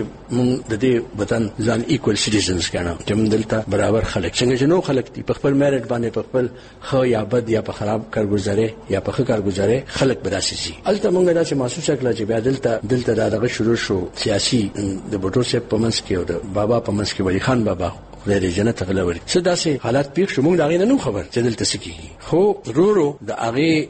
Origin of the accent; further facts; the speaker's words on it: Pakistan; زه مخکې پښتون یم بیا پاکستاني یم بیا مسلمان یم